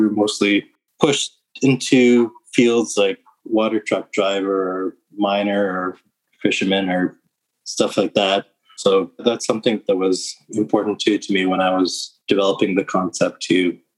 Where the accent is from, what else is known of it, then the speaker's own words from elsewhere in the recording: Rankin Inlet, Nunavut, Canada; growing up in Rankin Inlet, it was very cold in the winter time, so you had to dress up very warm to go out.